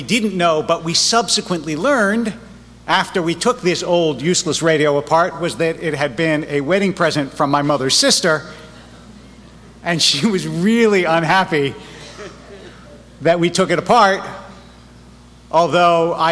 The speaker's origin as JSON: {"language": "English", "region": "East Coast", "country": "United States", "tie": "born or raised there", "said": "Because I grew up on the East Coast, we had basements."}